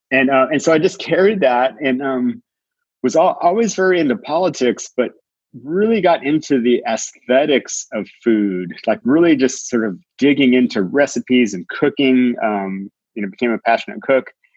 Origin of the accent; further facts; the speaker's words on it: Austin, Texas, United States; And you know, growing up in Austin, Texas, my dad was a professor.